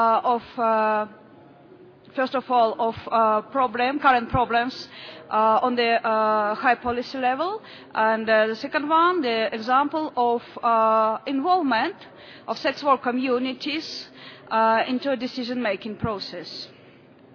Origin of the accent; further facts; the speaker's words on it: Kyrgyzstan; I'm from Kyrgyzstan.